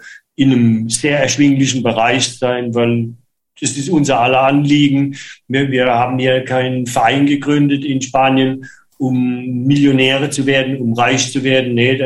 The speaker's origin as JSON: {"language": "German", "country": "Germany", "moved": "as an adult", "lives_now": "Spain", "said": "Weil wie gesagt, wir sind Deutsche."}